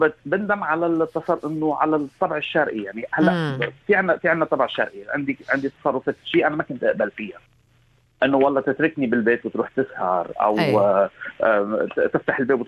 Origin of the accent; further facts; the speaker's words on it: Lebanon; moved away as an adult; انا جيت من لبنان وتزوجت هون.